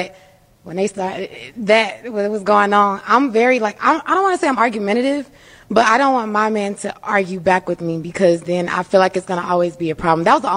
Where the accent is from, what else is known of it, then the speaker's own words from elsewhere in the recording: the South, United States; I'm from the South and I can handle like a lot of criticism